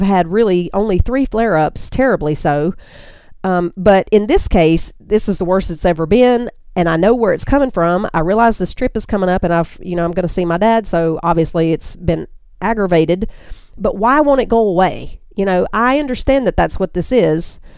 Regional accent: North Carolina, United States; women of Mothering with Grace in Charlotte, North Carolina, which is only about 30 miles away from my hometown where I grew up

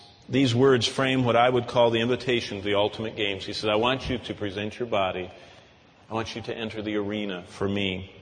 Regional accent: East Lansing, Michigan, United States; When I grew up in East Lansing, Michigan, there was a girl in our junior high and high school that was in training.

